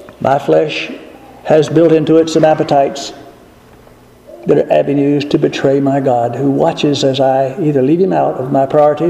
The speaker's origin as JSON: {"language": "English", "region": "Georgia", "country": "United States", "tie": "born or raised there", "said": "I could get lost in southern Georgia, that right near my hometown. It's changed. Old friends are not there."}